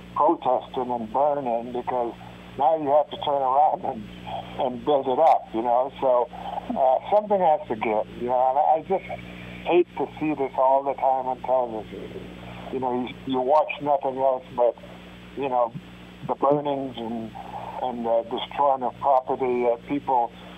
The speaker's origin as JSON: {"language": "English", "country": "Panama", "tie": "born or raised there", "said": "You know, I grew up playing in Panama, but, yeah, it was tough back there."}